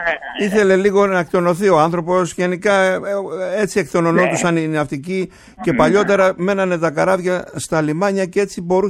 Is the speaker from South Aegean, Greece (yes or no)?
yes; Kasos, South Aegean, Greece; Κασιώτης από το νησί μου.